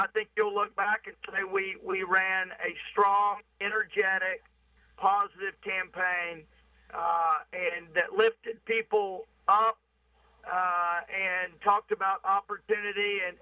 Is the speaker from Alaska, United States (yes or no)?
no; Arkansas, United States; Look, I grew up in South Arkansas, where you know, several decades ago